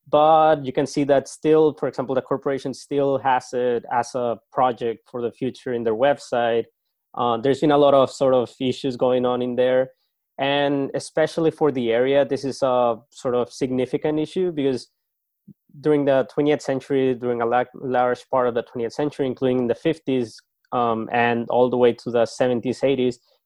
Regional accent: Chihuahua, Mexico; a small town near my hometown. So it's called Samalayuca. It's a couple of kilometers from Ciudad Juarez.

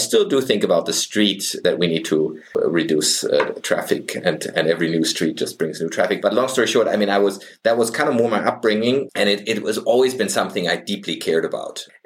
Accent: Freiburg, Baden-Württemberg, Germany; I was brought up in Freiburg. It's my hometown.

